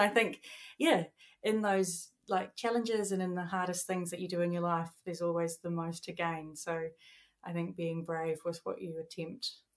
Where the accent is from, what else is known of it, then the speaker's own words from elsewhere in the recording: New Zealand; As like a Kiwi